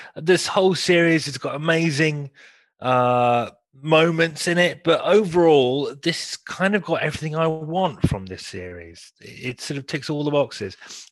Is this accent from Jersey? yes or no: yes; Jersey; So I'm from Jersey.